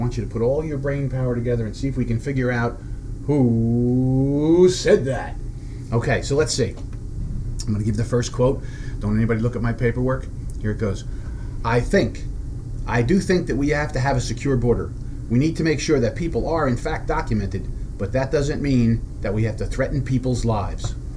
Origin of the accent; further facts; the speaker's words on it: New Jersey, United States; Remember, we're from Jersey.